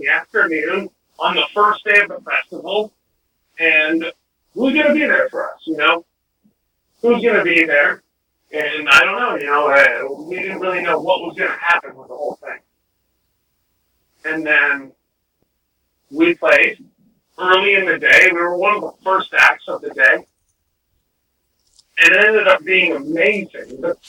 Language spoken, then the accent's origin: English; Brooklyn, New York, United States; It's all done in Brooklyn. and that's where we're from. We're from Brooklyn